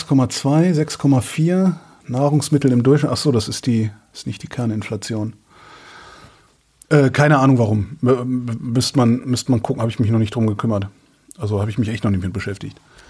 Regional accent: Germany; Ja, kenne ich, bin Deutscher.

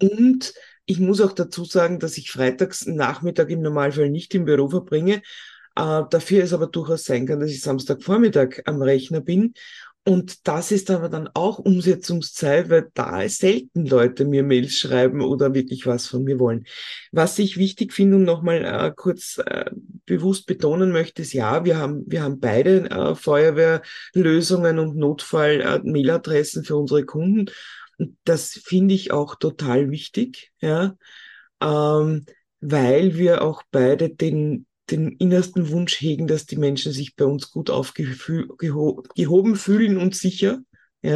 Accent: Austria; bei uns in Österreich

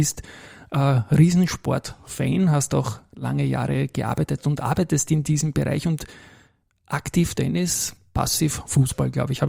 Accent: Lower Austria, Austria; Ich bin Niederösterreicher, ja. Wohne in Baden

